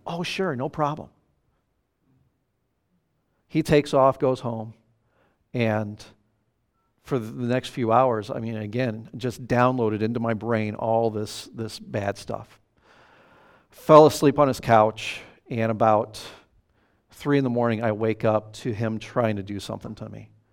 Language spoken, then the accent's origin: English; South Bend, Indiana, United States; But I grew up in South Bend, Indiana.